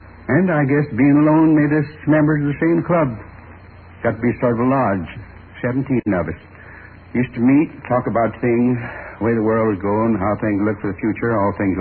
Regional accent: Midwest, United States; I was born in the Middle West. tiny little town. You probably never heard of it. Isn't on most of the maps. Went to school there through the 8th grade.

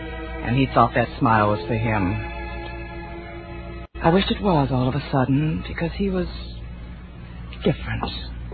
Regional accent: Glens Falls, New York, United States; I come from Glen Falls, too.

